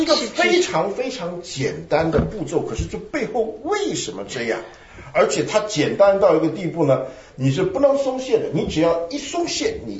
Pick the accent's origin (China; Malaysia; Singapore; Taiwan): China; 我们中国人一读到一句话就是直接去想了